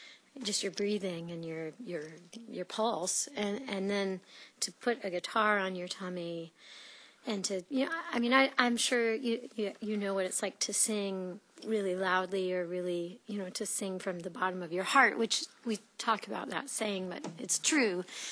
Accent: North Carolina, United States; also born or lived in New York City; I do. And I'm from North Carolina. I've always had one foot and one half of my heart in North Carolina and then one half of my heart in other places where I've lived.

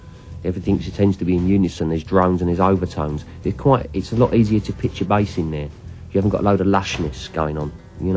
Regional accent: United Kingdom; I'm a Brit and I've got this heavy-duty mystic Brit that I've found.

